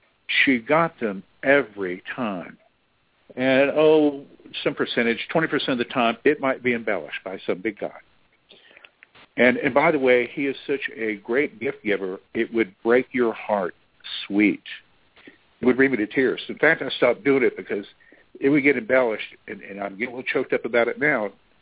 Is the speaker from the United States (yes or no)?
yes; Texas, United States; No, I'm from Texas.